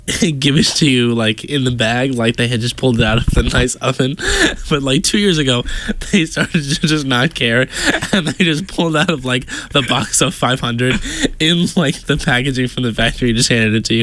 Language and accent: English; Florida, United States; I'm from Florida.